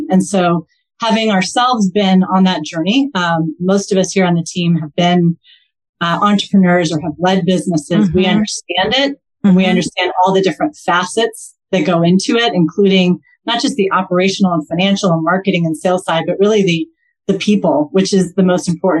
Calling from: Denver, Colorado, United States

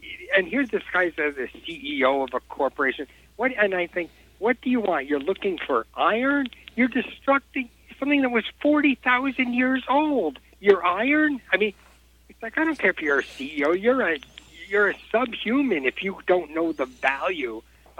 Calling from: Tampa, Florida, United States; Hey, this is … from Tampa.

